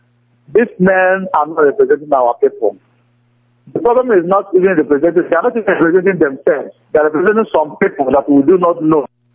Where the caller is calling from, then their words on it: Enugu, Enugu State, Nigeria; I'm calling from Enugu, the coordinator of Biafran Enugu.